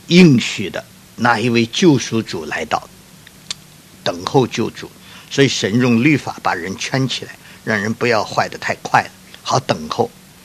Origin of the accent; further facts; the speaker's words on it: China; 我是中国人，潮州人那边也是华侨，也是中国人